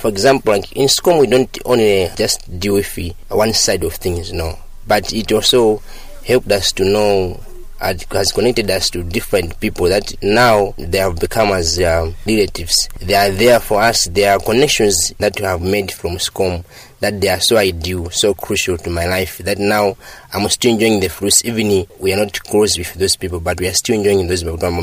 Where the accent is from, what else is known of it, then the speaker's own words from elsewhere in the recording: Kasungu, Central Region, Malawi; I'm from Kasungu.